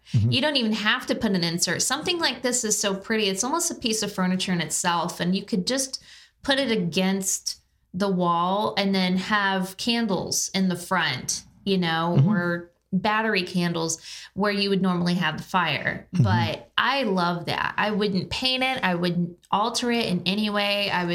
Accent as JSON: {"language": "English", "region": "Texas", "country": "United States", "said": "I'm from Texas, and that's a huge thing down there."}